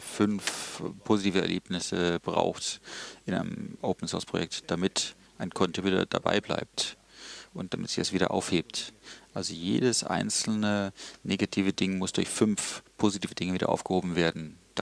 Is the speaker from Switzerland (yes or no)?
no; Sweden; ich bin Schwede und ich glaube, also man sagt uns nach, dass wir immer einheitliche, einstimmige Entscheidungen wollen.